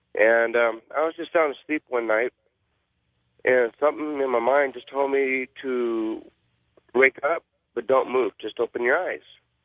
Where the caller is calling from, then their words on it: Norwalk, California, United States; Hi, I'm calling from Norwalk, California